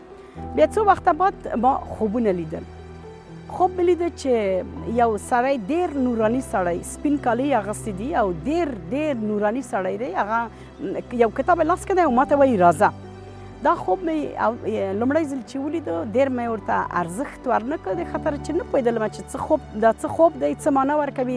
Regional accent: Afghanistan; now in Switzerland; او زه د افغانستان څخه یم او څو وشت کاله کیږي چې اوس په سویس کې ژوند کوم.

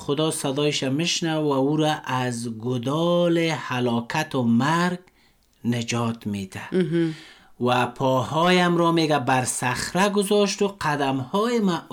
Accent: Afghanistan; ما شما افغان هستیم،

